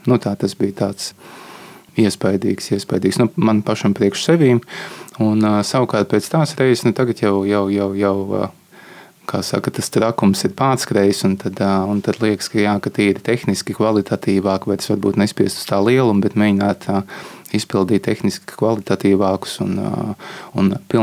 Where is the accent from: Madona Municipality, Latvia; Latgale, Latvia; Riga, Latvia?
Madona Municipality, Latvia; Madona; Es esmu pats no Madonas, un tad priekš, nu, relatīvi tādiem lauku bērniem